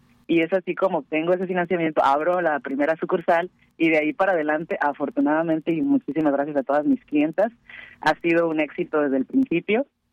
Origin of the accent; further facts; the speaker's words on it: Naranjos, Veracruz, Mexico; born there; Y pues nací en Veracruz, en un pequeño pueblito al norte llamado Naranjos.